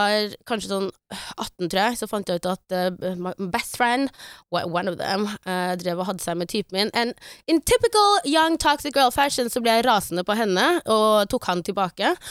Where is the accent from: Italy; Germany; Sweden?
Sweden; Karlstad, Värmland; Norwegian is a second language; Ja, jeg er fra Årgjeng, jeg er fra Karlstad, jeg er fra Värmland.